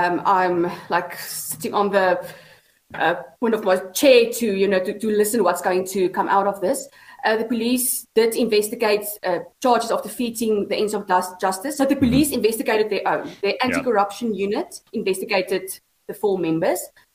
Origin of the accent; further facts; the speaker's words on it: Bloemfontein, Free State, South Africa; but I grew up in Bloemfontein.